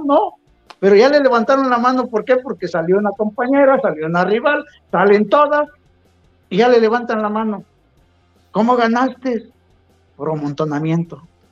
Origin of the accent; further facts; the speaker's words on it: Río Grande, Oaxaca, Mexico; also born or lived in Acapulco; Yo nací en Acapulco, pero me crié en Río Grande, Oaxaca.